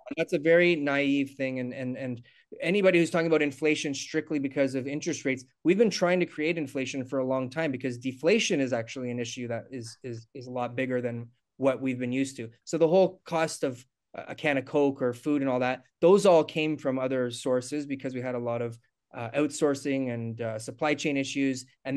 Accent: Canada; born there; I wake up every day like grateful that I was born in Canada.

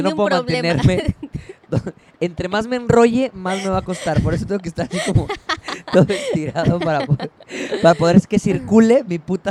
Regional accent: Mexico; a mi México no me lo van a quitar, obviamente, del mapa. Está en primer lugar.

